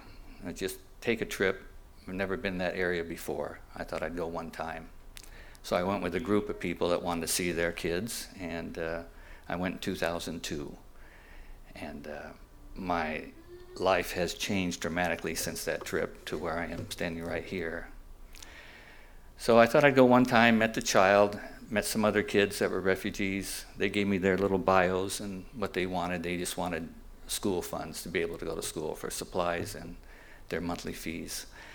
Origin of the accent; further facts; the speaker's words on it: Michigan, United States; now in San Diego, United States; I get bored, but I came here in 1977 from Michigan, San Diego